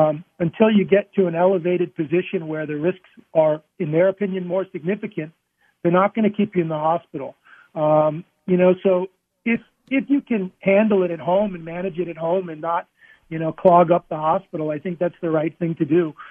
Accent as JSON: {"language": "English", "country": "U.S. Virgin Islands", "tie": "born or raised there", "said": "I grew up in the Virgin Islands, free diving and spear fishing, and I can hold my breath, you know, 4+ minutes and dive 125 feet."}